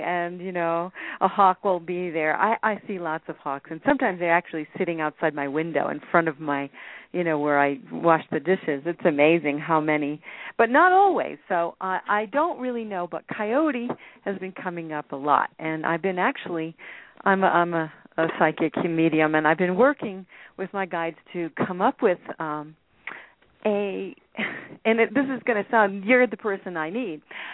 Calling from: Lake Tahoe, California, United States; I'm calling from Lake Tahoe. And we have lots of beautiful, amazing animals here.

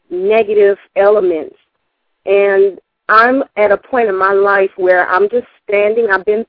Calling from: Miami, Florida, United States; I'm calling from Miami.

